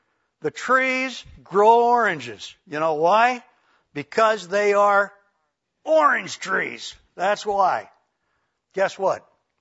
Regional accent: California, United States; Judy and I grew up in Southern California.

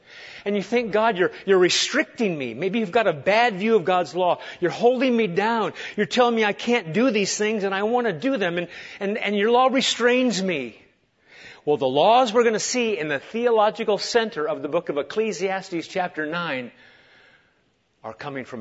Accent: Nebraska, United States; what we could afford growing up in Nebraska was Wonder Bread.

